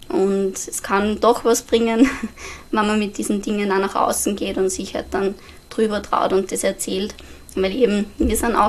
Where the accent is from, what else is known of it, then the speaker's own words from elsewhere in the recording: Upper Austria, Austria; moved away as an adult; now in Vienna, Austria; Also ich bin eigentlich aus Oberösterreich und dann nach der Matura nach Wien gekommen